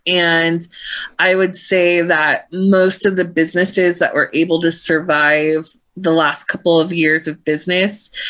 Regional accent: Tampa, Florida, United States; born there; Yeah, I was born in Tampa, so I think that's probably why like they're close to my heart.

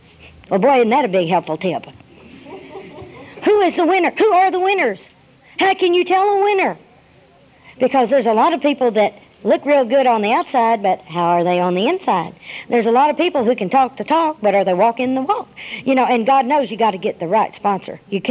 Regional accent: Little Rock, Arkansas, United States; because I was raised in Little Rock during the 50s.

